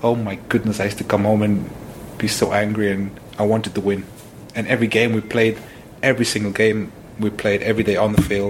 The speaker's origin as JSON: {"language": "English", "town": "Cape Town", "region": "Western Cape", "country": "South Africa", "tie": "born or raised there", "said": "Yeah, I think where I grew up in the Cape Flats, probably if you go more to Johannesburg, and in certain areas in Cape Town, that's probably people will think of as a good thing. But where I grew up, it was about winning."}